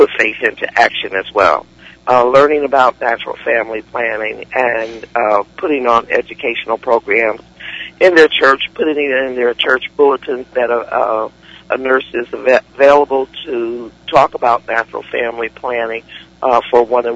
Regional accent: Wilmington, Delaware, United States; I'm from Wilmington, Delaware, and I am a faith community nurse.

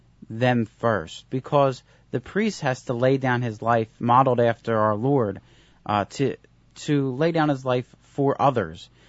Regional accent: Philadelphia, Pennsylvania, United States; I grew up in Philadelphia. I went to school in the Archdiocese of Philadelphia. And I know the people there so well.

